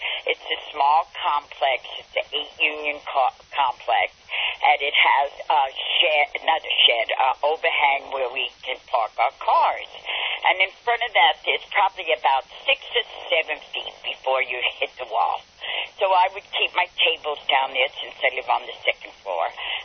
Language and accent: English; New York City, New York, United States; you know, I come from the South Bronx. I can have a temper.